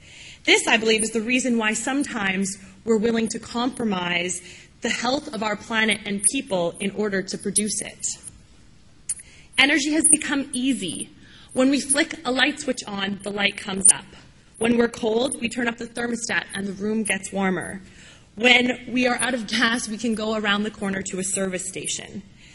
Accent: Canada; I hold a unique position of being a Canadian who runs a global not-for-profit.

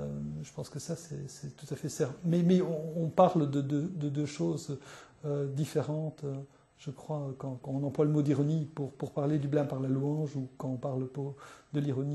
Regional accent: Belgium; parce que je ne suis pas français, je suis belge

